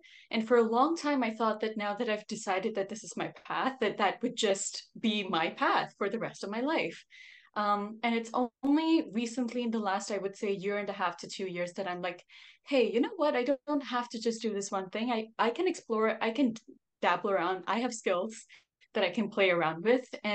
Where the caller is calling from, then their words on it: Singapore; We are chatting from Singapore. It's almost 9 p.m. here